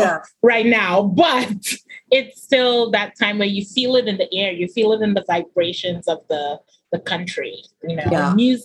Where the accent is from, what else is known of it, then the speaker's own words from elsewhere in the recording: Japan; It was definitely a big part of my life happened in Japan. Like, I grew up in Japan.